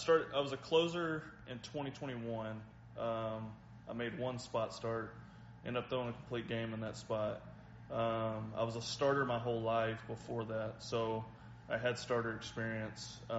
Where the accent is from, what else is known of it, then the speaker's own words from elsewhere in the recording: Little Rock, Arkansas, United States; I'm from Little Rock, so I've always said a big goal of mine is the Double-A teams in Arkansas. It's like 15 minutes from my house.